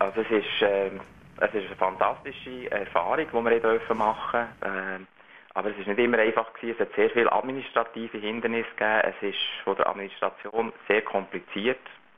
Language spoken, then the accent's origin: German; Switzerland; moved away; wo man sich zuerst daran gewöhnen muss, als Europäer oder als Schweizer.